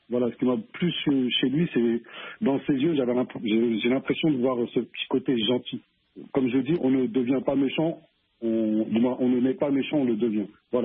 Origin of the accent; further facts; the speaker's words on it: Sarcelles, Île-de-France, France; j'ai grandi à Sarcelles, je suis originaire de la Guadeloupe et aujourd'hui je suis réalisateur.